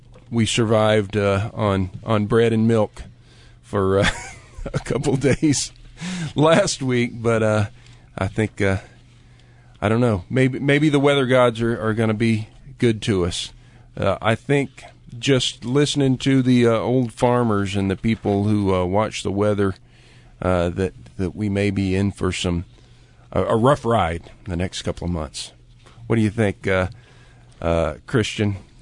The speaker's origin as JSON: {"language": "English", "town": "Lakeland", "region": "Florida", "country": "United States", "said": "You knew I was from Lakeland?"}